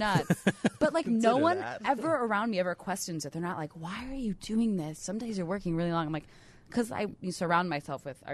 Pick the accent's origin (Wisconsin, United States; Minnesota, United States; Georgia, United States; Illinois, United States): Illinois, United States; Chicago; also born or lived in California; I'm from Chicago.